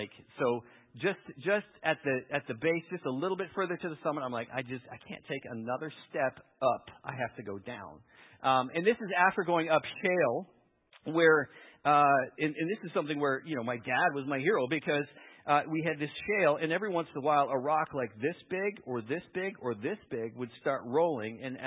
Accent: Lethbridge, Alberta, Canada; I grew up in Lethbridge, so we'd go west and we'd end up in Crow's Nest Pass.

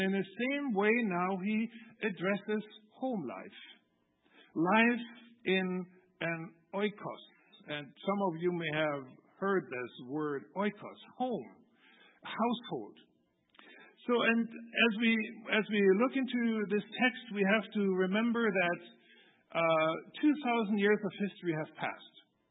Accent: Germany; English is a second language; I grew up in Germany, as many of you know, and when I went to school

